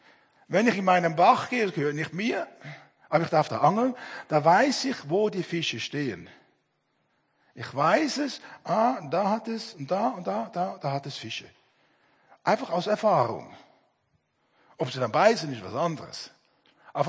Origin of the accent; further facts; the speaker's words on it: Switzerland; Bei uns in der Schweiz war, ich glaube, vor 1-2 Jahren war ein Marsch für das Leben.